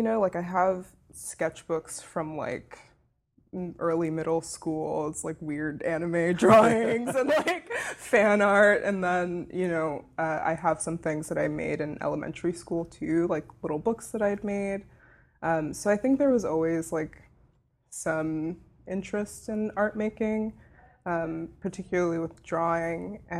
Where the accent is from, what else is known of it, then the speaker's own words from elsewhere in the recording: Miami, Florida, United States; also born or lived in New York City, United States; But I'm from Miami, but I moved here from New York City because I'd lived there for a little bit after school, I guess.